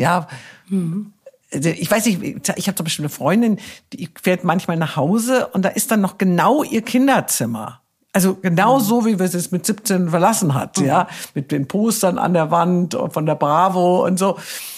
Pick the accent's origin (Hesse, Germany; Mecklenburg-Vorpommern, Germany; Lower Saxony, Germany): Hesse, Germany; Wiesbaden; Ich bin ja in Wiesbaden aufgewachsen. Mein Vater, der ja wegen des ZDFs dorthin musste mit uns, ich war ganz klein, ein Jahr alt, hat uns aber immer irgendwo das Gefühl gegeben, wir sind Münchner